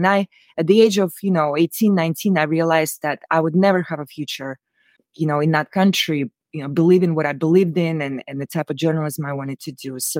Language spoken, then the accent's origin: English; Moscow Oblast, Russia; I was born and raised in Russia, in Central Park, not far from Moscow. Very small town, very similar to Chernobyl.